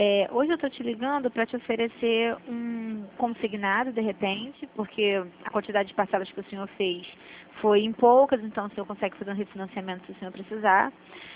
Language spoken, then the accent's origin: Portuguese; Santa Cruz, Rio de Janeiro, Brazil; Eu sou de Santa Cruz.